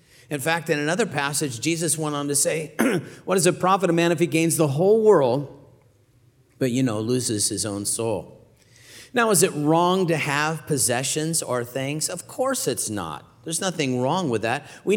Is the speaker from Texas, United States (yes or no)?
yes; Texas, United States; I mean, I'm from Texas. Everything is big in Texas.